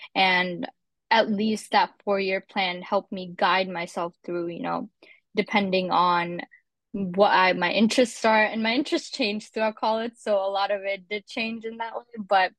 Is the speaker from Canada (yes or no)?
yes; Canada; I'm from Canada